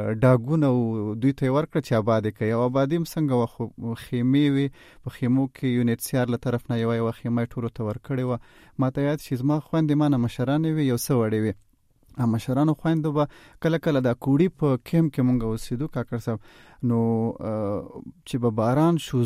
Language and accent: Pashto; Jalalabad, Nangarhar, Afghanistan; موږ د جلال آباد یو نو زما کورنۍ هم پا په غرونو باندې راغله